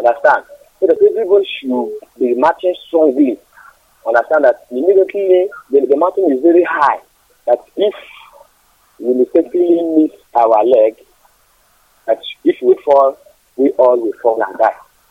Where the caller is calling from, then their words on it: Asaba, Delta, Nigeria; I'm calling from Asaba.